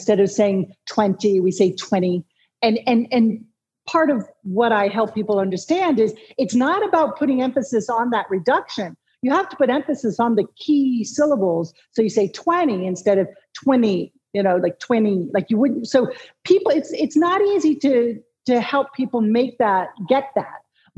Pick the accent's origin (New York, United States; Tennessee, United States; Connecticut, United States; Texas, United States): Connecticut, United States; I grew up in Connecticut